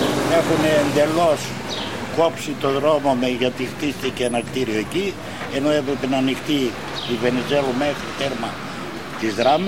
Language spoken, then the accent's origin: Greek; Western Macedonia, Greece; Εμείς είμαστε από τον Ιφαίο Φλωρίνες